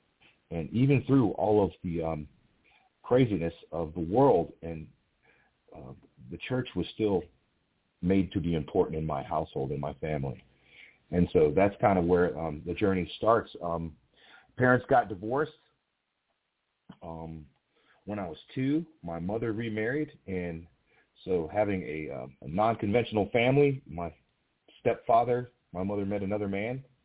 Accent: Peoria, Illinois, United States; I grew up in Peoria, Illinois. I don't know if your audience is familiar.

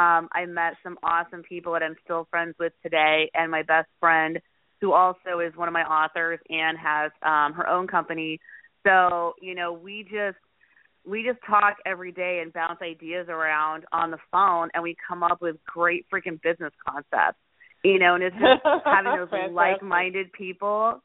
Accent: Nebraska, United States; I've been an entrepreneur my whole life, and I'm from Nebraska.

